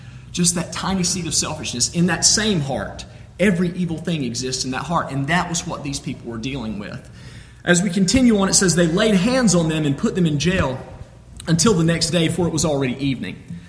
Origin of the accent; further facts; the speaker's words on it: Athens, Alabama, United States; I'm from Athens, Alabama, and originally from Southeast Alabama.